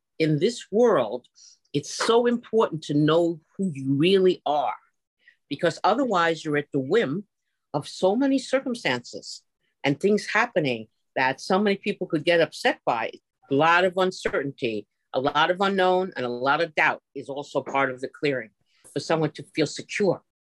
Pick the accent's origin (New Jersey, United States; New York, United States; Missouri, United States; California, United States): New York, United States; Bronx; born there; coming from my childhood at age 7, where I was born in the Bronx.